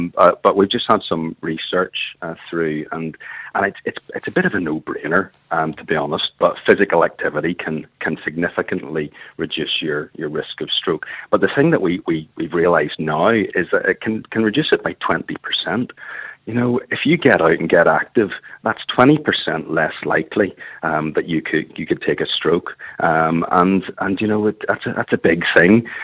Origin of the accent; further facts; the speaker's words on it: Cumber, Northern Ireland, United Kingdom; So I'm born and bred in Cumber, so it's not northwestish, but there's probably a wee bit of Ballymoney, wee bit in there.